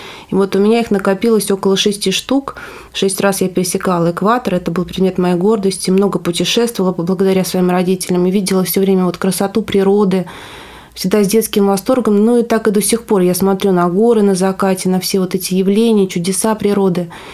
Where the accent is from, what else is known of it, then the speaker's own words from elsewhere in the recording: Moscow, Russia; born there; Я родилась в Москве в благополучной семье.